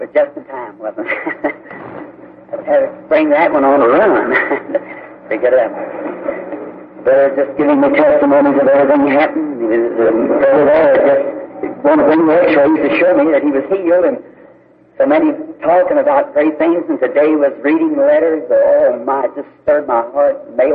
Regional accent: Jeffersonville, Indiana, United States; I would like to have my farewell meeting maybe at my hometown in Jeffersonville.

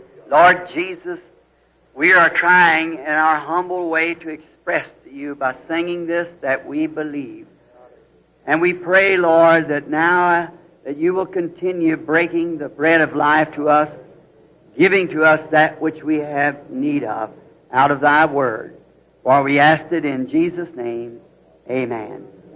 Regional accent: Ireland; Of course, being Irish, my people are Catholic.

